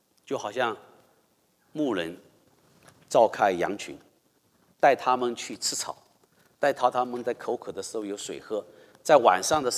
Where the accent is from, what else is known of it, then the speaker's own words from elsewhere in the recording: China; now in United States; 我们是中国人，我们到了美国，今天我们成了基督徒，